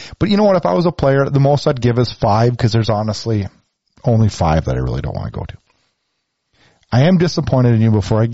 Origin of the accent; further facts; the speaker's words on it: United States; And I want to tell you, I'm an American kid.